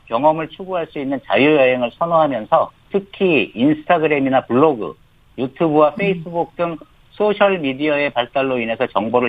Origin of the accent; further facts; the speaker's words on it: South Korea; 제가 한국인이라서 한국의 영향력을 높게 평가하는 게 아닐까 오해하실 수도 있지만